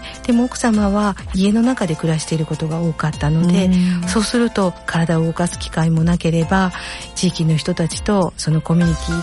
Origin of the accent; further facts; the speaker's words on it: Okazaki, Aichi, Japan; 私は日本の、私は岡崎の出身なので、この片田舎で生まれ育って、